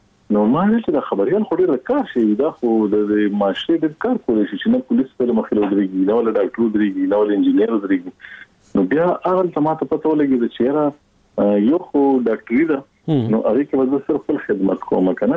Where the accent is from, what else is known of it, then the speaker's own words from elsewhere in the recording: Peshawar, Khyber Pakhtunkhwa, Pakistan; زه خو د پیښور خار اوسېدونکی یم کنه.